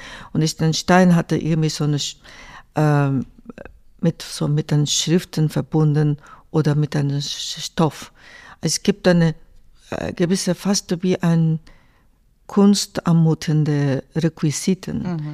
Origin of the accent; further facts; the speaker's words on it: Japan; German is a second language; Ich bin natürlich nicht als Japanerin nach Andalusien gegangen, sondern einfach als Mensch.